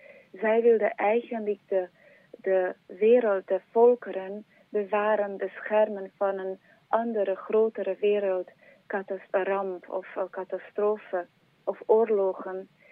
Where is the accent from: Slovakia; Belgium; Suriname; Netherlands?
Slovakia; En ik kom oorspronkelijk uit Slowakije.